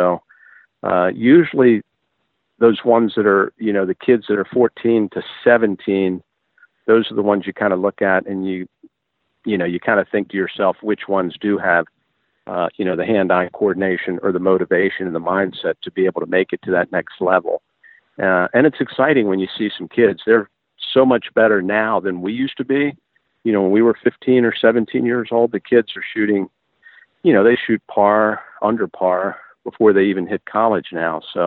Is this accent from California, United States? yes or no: no; Frederick, Maryland, United States; We would go growing up in Frederick, Maryland, just outside of Baltimore and Washington.